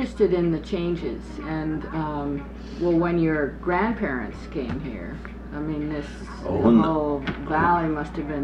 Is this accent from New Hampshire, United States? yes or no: yes; New Hampshire, United States; I'm from New Hampshire.